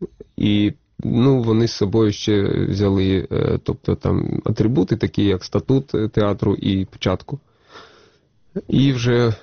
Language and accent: Russian; Luhansk, Luhansk Oblast, Ukraine; moved away; Я сам из Луганска, так, я проживал в Луганску, выехал в липні 14-го с родиною. От, трошки було таке, що поїздив, я і в Чернівцях був, і в Черкасах працював рік в театрі.